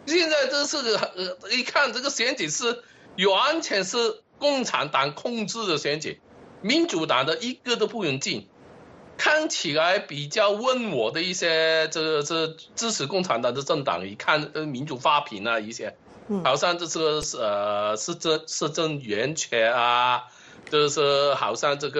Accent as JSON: {"language": "Chinese", "country": "United Kingdom", "lives_now": "Germany", "said": "我是一个英国人啊，我是英国籍的。那么对付一个英国住在德国的英国人"}